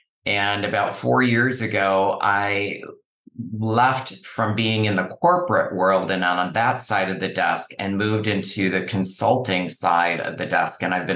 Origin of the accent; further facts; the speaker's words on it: Le Sueur, Minnesota, United States; So I grew up in Minnesota, and in my early elementary years, I grew up in rural Minnesota, a small town called Le Sueur.